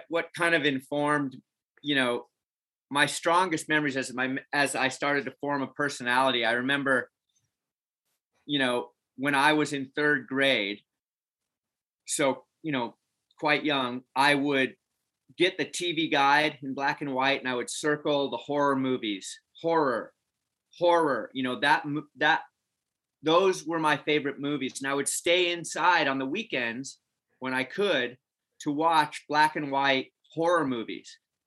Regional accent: Carmel, California, United States; born there; I was born in Carmel, California, which is considered Northern California. It's up near San Francisco.

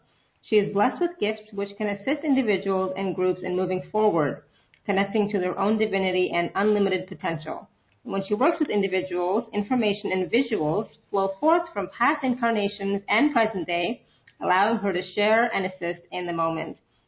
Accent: Canada; She's Canadian and I'm Canadian

